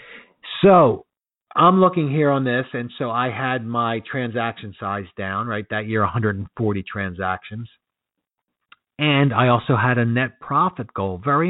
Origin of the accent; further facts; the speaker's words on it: Philadelphia, Pennsylvania, United States; I'm from Philly. You want to mess with our money? Look out.